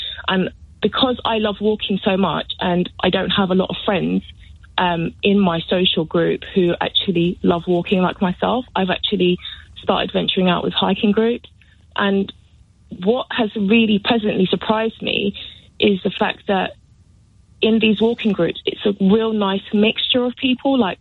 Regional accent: London, United Kingdom; I was born and raised in London and always loved walking

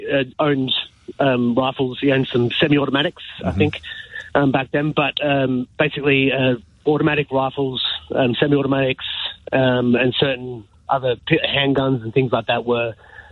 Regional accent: Australia; now in Tunbridge Wells, United Kingdom; I was to say, I'm an Australian. I live in Tunbridge Wells.

